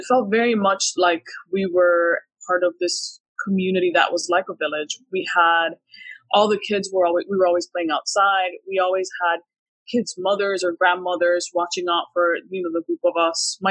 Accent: Puerto Rico; born there; Well, I was born in Puerto Rico. My father is Puerto Rican. He's Black Puerto Rican. My mother was born in New York. Her family is white Puerto Rican.

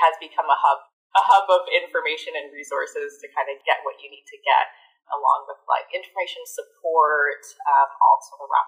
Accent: Ontario, Canada; as like a Black person growing up in Durham Region in the 80s and 90s, being the only Black person often in my class, one of few in my school

